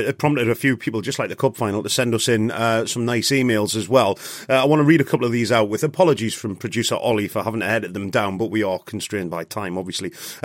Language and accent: English; Sheffield, Yorkshire and the Humber, United Kingdom; I was born and raised in Sheffield, where Ross and I were the only Newcastle fans at our school.